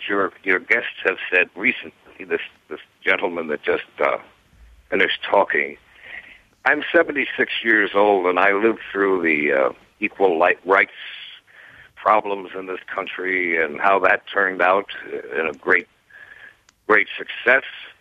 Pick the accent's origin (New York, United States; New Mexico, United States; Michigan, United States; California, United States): New York, United States; New York City; born there; I was born in New York City, and I'm a Yankee.